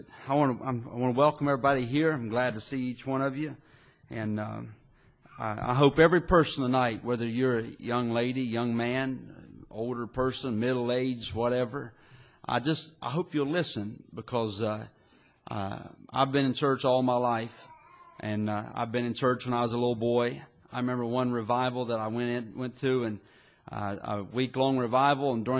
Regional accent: United States; born there; I thank God that I was born in America. I'm glad I was born in the country, in the mountain area, and I wouldn't have it any other way

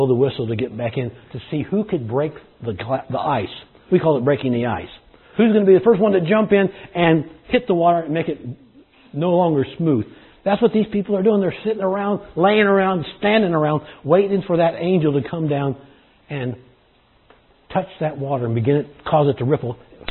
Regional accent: California, United States; When I grew up in California, we used to go to neighborhood swimming pools.

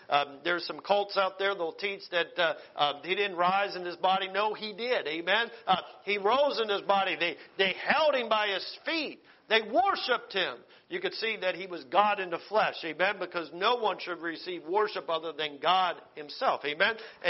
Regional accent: United States; I'm so glad that I am saved and I'm American.

